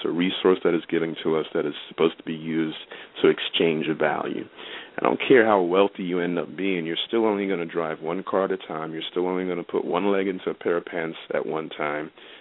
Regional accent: Nigeria; At the age of 8, we had a tradition back home. I'm from Nigeria, and one of our traditions is around the Christmas time, we would go back to the village, the rural areas where my grandparents lived

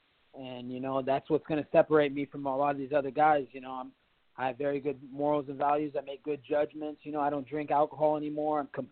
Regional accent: Springfield, Oregon, United States; Growing up in Springfield, Oregon, it's a small town. Not a lot of people come out of there and become professionals or do something with their life.

